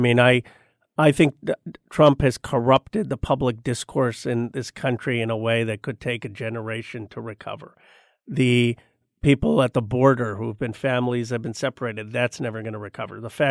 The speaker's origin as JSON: {"language": "English", "town": "Philadelphia", "region": "Pennsylvania", "country": "United States", "tie": "born there", "said": "I'm the son of immigrants. I was born in Philadelphia in 1976."}